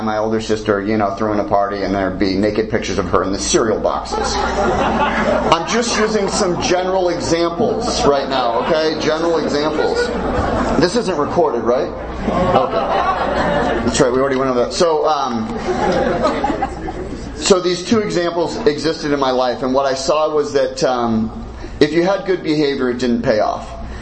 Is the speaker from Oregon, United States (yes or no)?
yes; Portland, Oregon, United States; I grew up in Portland, Oregon. Anybody from Portland, Oregon here? Yes, my people.